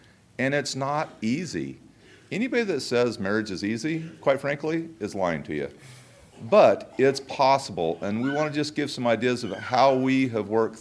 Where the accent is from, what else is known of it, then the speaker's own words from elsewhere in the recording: St. George, Utah, United States; I grew up in St. George, Southern Utah